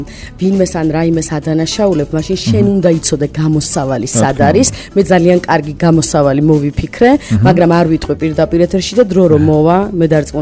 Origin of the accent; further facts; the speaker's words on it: Guria, Georgia; იმიტომ რომ გურია, მე რადგან გურული ვარ, ალბათ რაღაცა ემოციები არის, ხო?